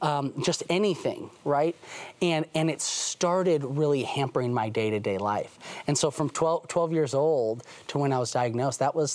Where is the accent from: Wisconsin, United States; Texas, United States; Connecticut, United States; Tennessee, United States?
Wisconsin, United States; Yeah, so I grew up in Wisconsin, and we lived in this old farmhouse that was set back from the road.